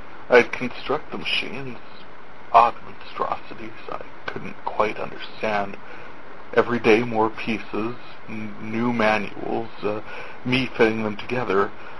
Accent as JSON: {"language": "English", "region": "North Dakota", "country": "United States", "said": "I am from North Dakota, where our governor is trying to be our senator"}